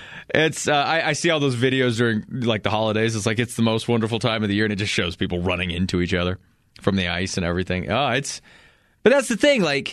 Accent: Colorado, United States; now in Fort Collins, United States; I live in Fort Collins. I work in Greeley. I'm from Eastern Colorado.

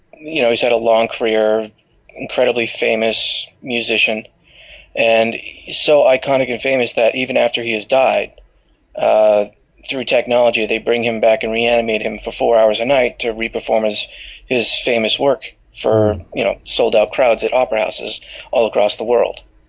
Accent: New Hampshire, United States; I'm from New Hampshire, northeastern United States. Grew up there

